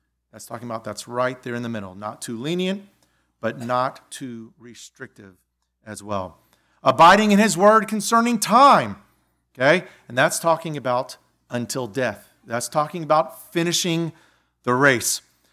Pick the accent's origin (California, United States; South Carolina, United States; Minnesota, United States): South Carolina, United States; Goose Creek; And I remember growing up in Goose Creek, South Carolina. That's about 3 hours from here.